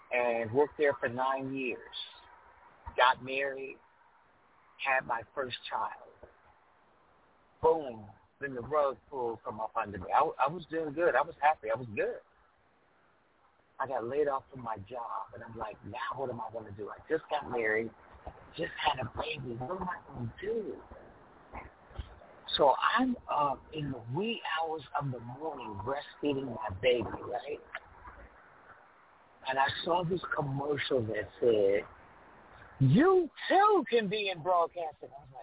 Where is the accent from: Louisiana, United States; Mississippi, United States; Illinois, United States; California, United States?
Illinois, United States; Chicago; Growing up in Chicago, Illinois, on the South Side, I grew up listening to an iconic radio station called WVON